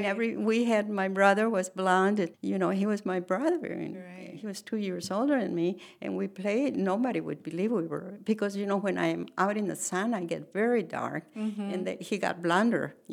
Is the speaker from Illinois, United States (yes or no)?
no; Rio Hondo, Texas, United States; also born or lived in Mexico; No, I grew up here in the Rio Grande Valley in Riondo, Texas, yeah, which was near the border.